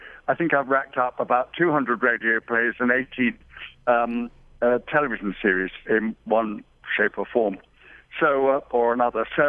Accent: London, United Kingdom; born there; Well, I started life in London, as you might tell from my funny accent.

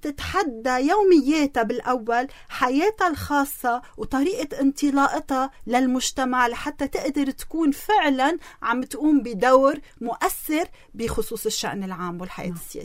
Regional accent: Beqaa, Lebanon; والبقاع مثل ما تفضلتي وقلتي، أنا جاية من البقاع، البقاع بيفتقر كتير صراحة لهيدي الكوادر

